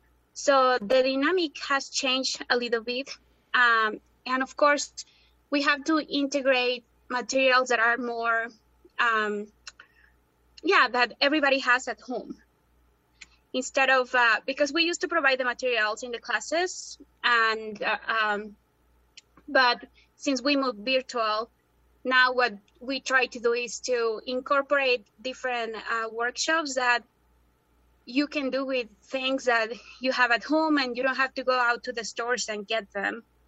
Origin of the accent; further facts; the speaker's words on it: Puebla, Mexico; I grew up in Puebla, Mexico. I lived there most of my life.